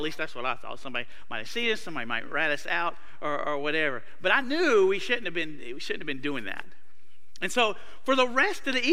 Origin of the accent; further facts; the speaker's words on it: North Carolina, United States; So I grew up near Greensboro, so I went to Southeast Guilford High School.